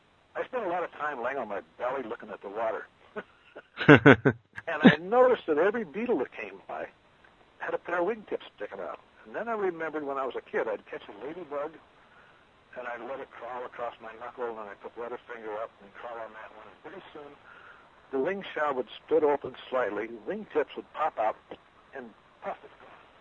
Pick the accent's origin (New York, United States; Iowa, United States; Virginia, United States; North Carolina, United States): Iowa, United States; When I grew up in Iowa, I fished a lot of warm water.